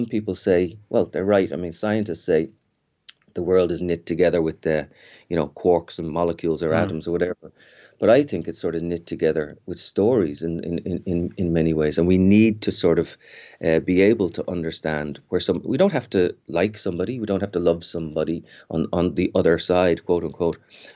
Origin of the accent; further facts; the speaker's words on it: Ireland; now in New York, United States; I'm Irish, you know, I live in New York